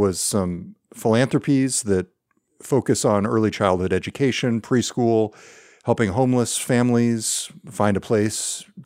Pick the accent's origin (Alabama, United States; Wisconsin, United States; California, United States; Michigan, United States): California, United States; now in Seattle, United States; I feel like I need to point out in full disclosure, I grew up in California.